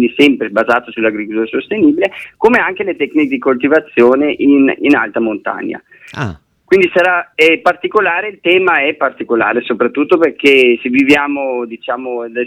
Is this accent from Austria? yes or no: yes; Austria; sono austriaco.